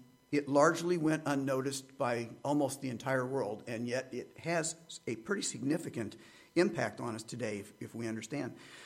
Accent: Midwest, United States; Like that growing up in the Midwest when tornadoes would come through.

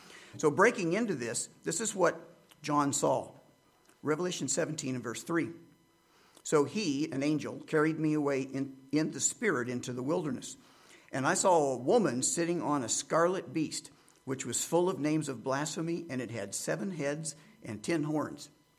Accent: Midwest, United States; Like that growing up in the Midwest when tornadoes would come through.

